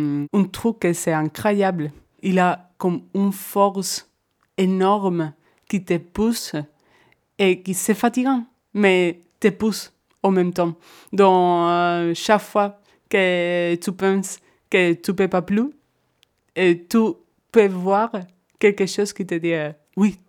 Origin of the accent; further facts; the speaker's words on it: Seville, Andalusia, Spain; now in Paris, France; je viens de Séville, en Espagne, et maintenant j'habite à Paris. Depuis 9 mois, j'ai mon atelier au 59 de Rivoli.